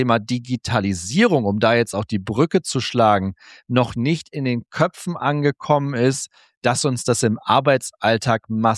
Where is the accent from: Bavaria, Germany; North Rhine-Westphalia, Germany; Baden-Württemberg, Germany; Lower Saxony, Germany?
Lower Saxony, Germany; Cloppenburg; ich habe tatsächlich 2005 bis 2008 eine 2,5-jährige Bankausbildung gemacht in meiner Heimatstadt Kloppenburg.